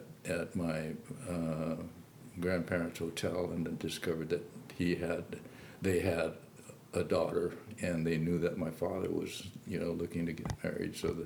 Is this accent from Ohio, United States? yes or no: no; San Francisco, California, United States; born there; They got married in 1929 in San Francisco, and I was born in December of 1930.